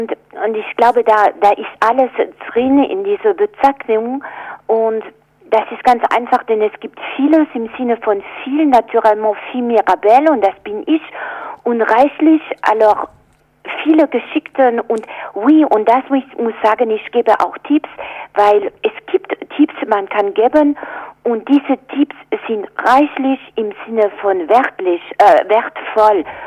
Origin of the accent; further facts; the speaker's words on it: Aix-en-Provence, Provence-Alpes-Côte d'Azur, France; born there; German is a second language; Und ich bin wie alle Franzosen meistens in Frankreich geboren. Und bei mir war das in Aix-en-Provence im Oktober sogar